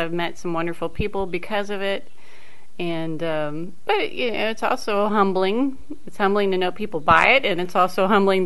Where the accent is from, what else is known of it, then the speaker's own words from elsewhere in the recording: United States; I grew up on Scenic Highway near Ellison Field